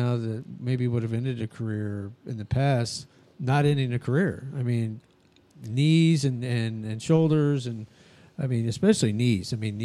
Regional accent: New Mexico, United States; Listen, I grew up in New Mexico. We didn't have a team.

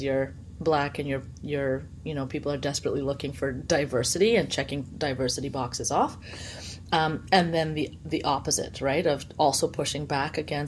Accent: Montreal, Quebec, Canada; I grew up back east in Montreal where the Black community was much larger.

